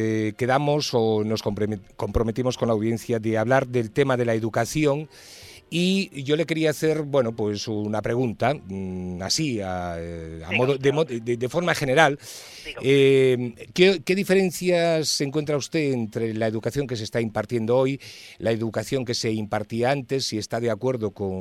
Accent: Asturias, Spain; Que le iba a decir que yo soy asturiano, ¿eh?

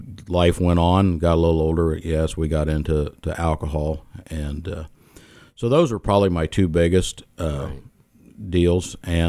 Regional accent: Oskaloosa, Iowa, United States; as you said, and I was born and raised in Oskaloosa. I haven't always lived here

